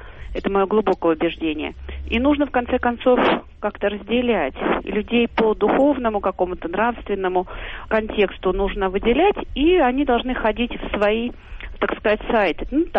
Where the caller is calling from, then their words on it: Moscow, Russia; я звоню из Москвы.